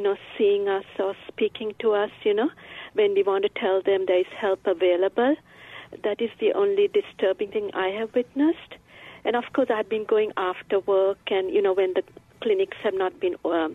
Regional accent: Sri Lanka; I'm originally from Sri Lanka.

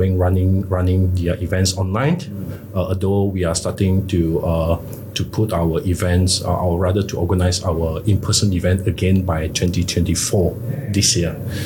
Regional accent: Malaysia; I'm from Malaysia.

